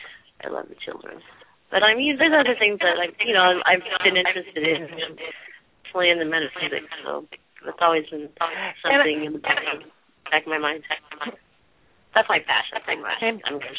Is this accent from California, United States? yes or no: yes; Corona, California, United States; born there; I was born in Corona, Corona, California, at 6:30 a.m.